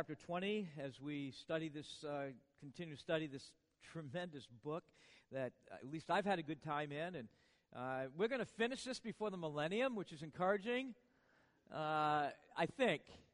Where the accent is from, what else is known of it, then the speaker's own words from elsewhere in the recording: New England, United States; I come from New England